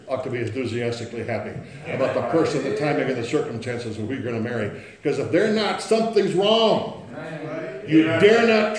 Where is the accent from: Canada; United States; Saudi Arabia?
United States; South Dakota; where I was raised in South Dakota on a farm, at that latitude in January and February, we had what's called snow and ice, lots of it.